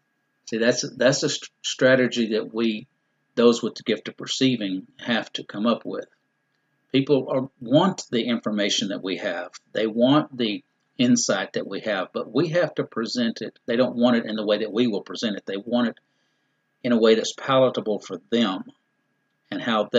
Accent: Dallas, Texas, United States; And I'm a Texas Rangers fan, and I'm a Dallas Mavericks fan because I'm born and raised in Dallas, and those are my teams.

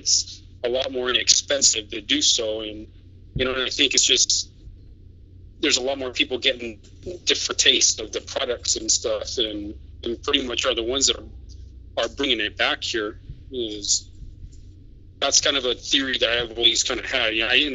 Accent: California, United States; born or raised there; moved away as an adult; also born or lived in Oregon; now in Spain

